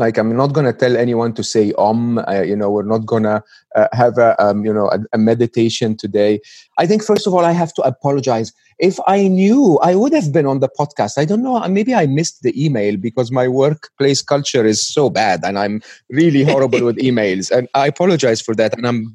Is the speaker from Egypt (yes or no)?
yes; Egypt; I was born and raised in Egypt. I had public school education, public university education in Egypt.